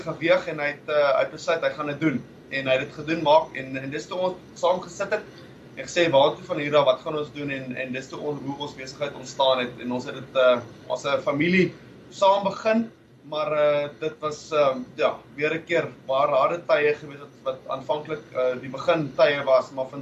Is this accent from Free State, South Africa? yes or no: yes; Bloemfontein, Free State, South Africa; now in Perth, Australia; ja, ek is gebore, groot geword, Bloemfonteiner, ek sê tralie al die pad, Sentraal Hoërskool in Bloemfontein, en het lag gemaak in 2003